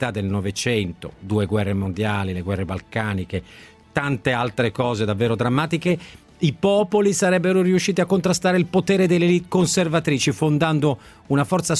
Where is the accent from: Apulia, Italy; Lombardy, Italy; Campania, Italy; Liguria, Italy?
Lombardy, Italy; mi inserisco per una domanda proprio da lombardo